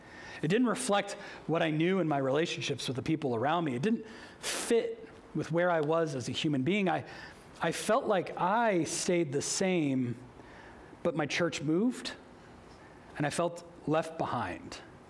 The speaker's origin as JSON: {"language": "English", "country": "United States", "said": "You know, I love being an American. Like I do, I love my nation."}